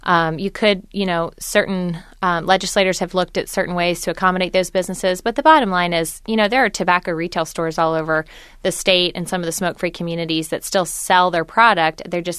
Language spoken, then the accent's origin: English; Kentucky, United States; growing up in Northern Kentucky, I have a ton of family there.